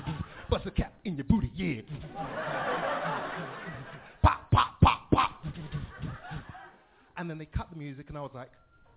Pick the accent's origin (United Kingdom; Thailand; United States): United Kingdom; England; He announced that I'm from England because the last show didn't turn out so well because they didn't tell the guy I was British